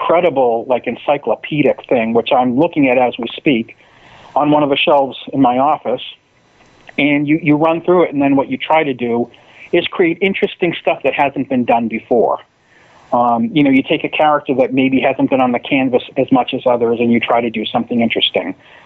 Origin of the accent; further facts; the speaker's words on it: Windham, New Hampshire, United States; You know, I grew up in Windham, New Hampshire, strange little town, tiny little house on a lake, surrounded by woods, wasn't a lot to do.